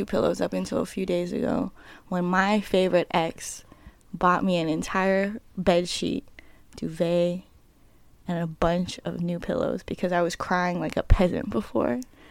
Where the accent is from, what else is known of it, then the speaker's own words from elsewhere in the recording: West Coast, United States; I'm from the West Coast also.